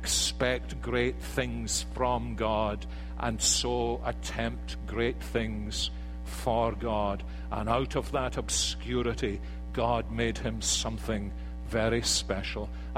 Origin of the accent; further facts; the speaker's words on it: Scotland, United Kingdom; Now, I'm British. I know I'm not English, and it's not quite the same thing to be Scottish.